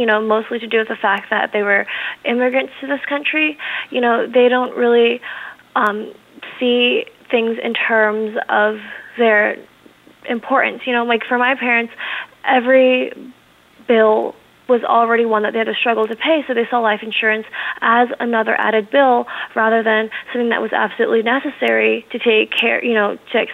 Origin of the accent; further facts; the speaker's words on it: United States; born there; My parents immigrated from Korea, but they were both citizens, and I was born in the United States.